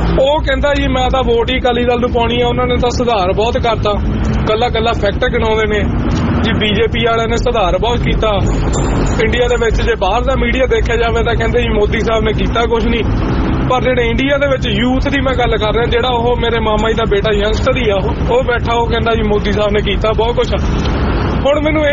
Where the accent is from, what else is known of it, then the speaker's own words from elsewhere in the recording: Sabuwal, Punjab, India; ਮੈਂ ਦੁਆਬੇ ਤੋਂ ਬਿਲੋਂਗ ਕਰਦਾ ਮੈਂ ਪਿੰਡ ਸਾਬੂ ਵਾਲਾ ਜੀ ਮੇਰਾ ਲੋਹੀਆਂ ਖਾਸ ਦੇ ਨਾਲ ਜ਼ਿਲ੍ਹਾ ਜਲੰਧਰ ਪੈਂਦਾ ਜੀ